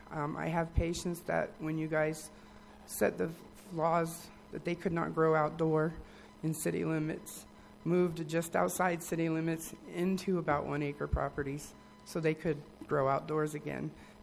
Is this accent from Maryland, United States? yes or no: no; Wilderville, Oregon, United States; I'm actually from Wilderville, and luckily none of this applies to me because I have over 2.5 acres. I live just on the other side of the county lines, city, county.